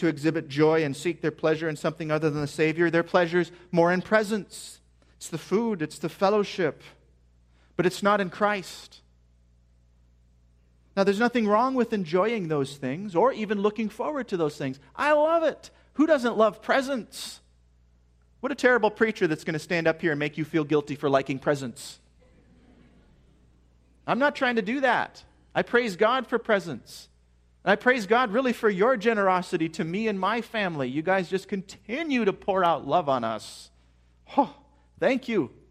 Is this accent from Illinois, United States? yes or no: no; Minnesota, United States; Well, not me, because I'm from Minnesota, but some of you, right?